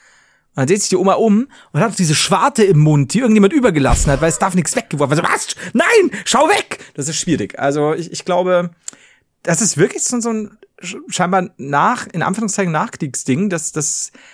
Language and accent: German; Bavaria, Germany; Also, ja, als Bayern, als Deutsche nicht so drin.